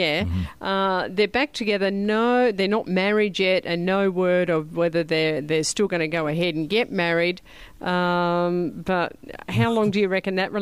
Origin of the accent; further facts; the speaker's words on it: Victoria, Australia; In Victoria, my home state